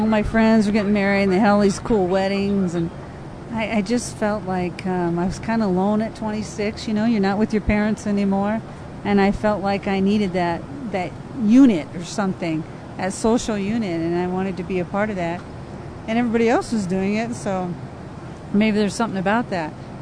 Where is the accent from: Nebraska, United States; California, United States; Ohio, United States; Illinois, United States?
Illinois, United States; Geneseo; It was called Geneseo, and it's in Illinois, right in smack dab in the middle of farm country